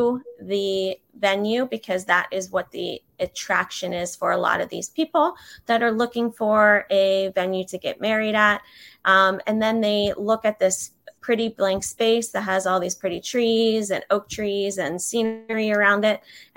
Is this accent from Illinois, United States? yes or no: no; Pennsylvania, United States; I am from Pennsylvania, so I am so glad to be gone from the snow.